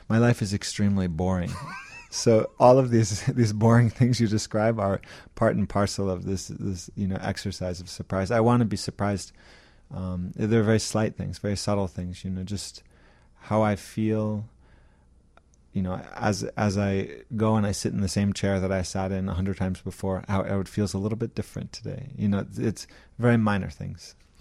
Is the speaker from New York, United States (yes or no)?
yes; New York, United States; now in Chicago, United States; I was from New York, but I had never visited Chicago.